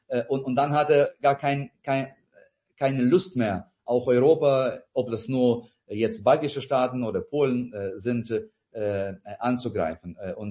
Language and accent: German; Lviv, Lviv Oblast, Ukraine; nicht weit von meiner Heimatstadt Lviv